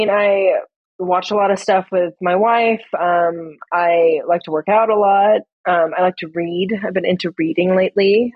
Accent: Philippines; Yes, I am Filipina. Okay. Proud Filipina.

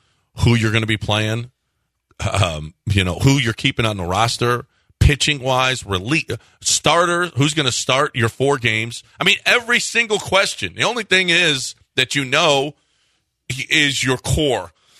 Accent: Lafayette, Louisiana, United States; I mean, I like spicy, just like I'm from Lafayette.

